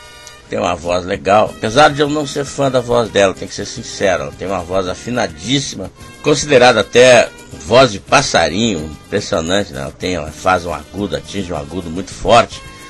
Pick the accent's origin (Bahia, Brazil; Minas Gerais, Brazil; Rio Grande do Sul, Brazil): Rio Grande do Sul, Brazil; now in Rio de Janeiro, Brazil; todo mundo que vem para o Rio de Janeiro, seja ele carioca ou não, como é aqui o meu caso, eu como sou gaúcho, amo também o Rio de Janeiro